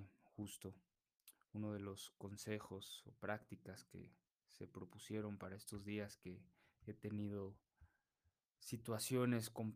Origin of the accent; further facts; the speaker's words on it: Mexico City, Mexico; soy saxofonista, ciudadano mexicano, que radico en la indestructible Ciudad de México.